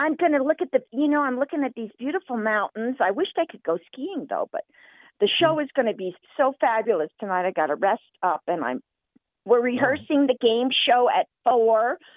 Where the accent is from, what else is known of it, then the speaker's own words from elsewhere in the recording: the South, United States; accent: Southern; now in Ohio, United States; When I moved to Ohio, I had to lose my accent. I had this Southern accent.